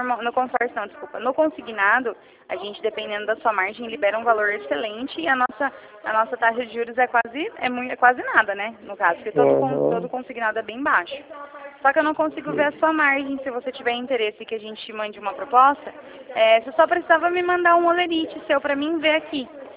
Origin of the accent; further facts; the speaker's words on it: São Paulo, Brazil; Eu sou do interior de São Paulo, né?